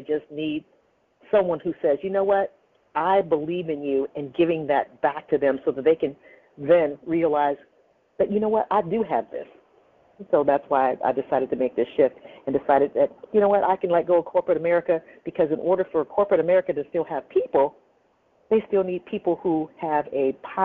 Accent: San Bernardino, California, United States; now in Upper Marlboro, United States; I am originally from San Bernardino, California. And I now live in Maryland, in Upper Marlboro, Maryland.

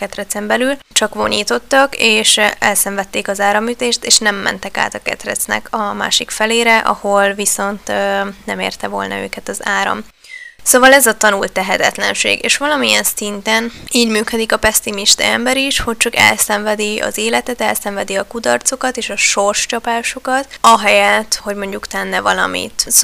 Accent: Hungary; Magyarként te is biztosan tisztában vagy azzal, hogy országon belül, de talán valószínűleg nemzetközi viszonylatban is híresek, vagy inkább hírhettek a magyarok a pesszimizmusokról, és ezen nagyon szeretünk keseregni

